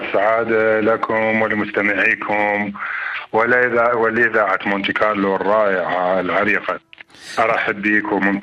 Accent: Baghdad, Baghdad Governorate, Iraq; أنا أصولي وأجدادي هم من الريف. نعم. في جنوب العراق، لكن أنا عشت في بغداد وترعرعت في بغداد ودرست في بغداد ولعبت كرة القدم في بغداد وكتبت الشعر في بغداد، وكل حياتي هي بغداد.

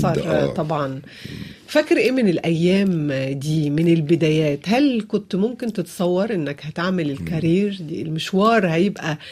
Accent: France; انا كبرت هنا في فرنسا

